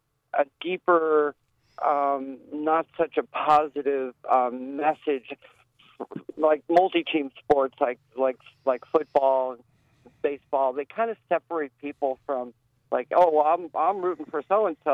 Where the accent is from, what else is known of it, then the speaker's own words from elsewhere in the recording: East Coast, United States; Like, I'm from the East Coast, and I kind of remember them being smaller and more well done